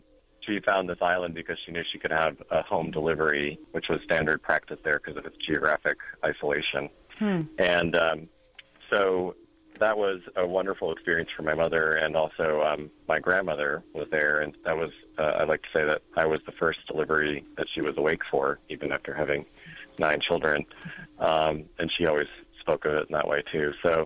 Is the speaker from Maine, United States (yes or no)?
yes; Maine, United States; I'm from Maine in the Northeast, and my grandmother gave birth to 9 children, all under anesthesia.